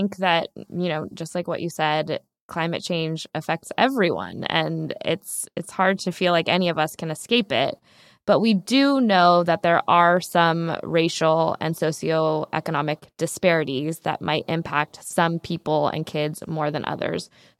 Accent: California, United States; So I think as a Californian, you know, driving from Northern California to Southern California

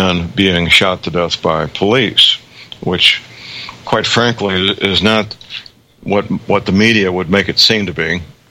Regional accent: St. Louis, Missouri, United States; I know in my hometown, St. Louis, on Friday the 15th at 6 p.m., the demonstration is going to be at the Gateway Arch

